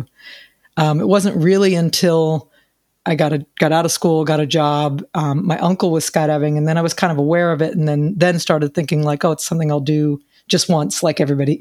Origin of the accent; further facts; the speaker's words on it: New Smyrna Beach, Florida, United States; Actually, I'm from New Smyrna Beach.